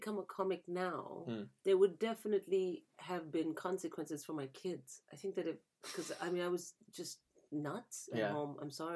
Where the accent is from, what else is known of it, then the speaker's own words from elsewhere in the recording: India; I mean, the listeners can't see my face, but I'm completely Indian. You know, we don't ski.